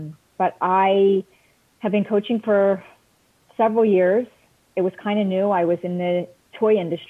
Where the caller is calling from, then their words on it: Key West, Florida, United States; I am calling in from Key West, Florida.